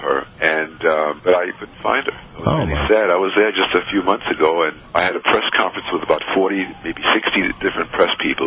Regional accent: Shanghai, China; also born or lived in Berlin; You know, I grew up in Shanghai, China, as you know.

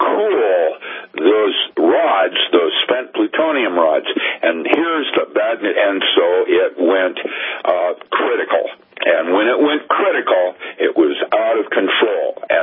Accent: West Coast, United States; I grew up on the West Coast. I'm a Boy Scout that made Eagle as a sea explorer. So I love fish and I live on the beaches, and I can no longer eat things from my ocean.

